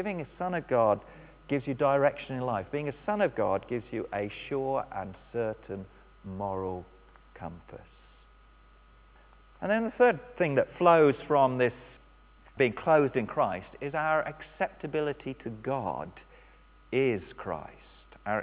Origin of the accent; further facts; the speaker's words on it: England, United Kingdom; I'm still male and I'm still English and I'm still middle class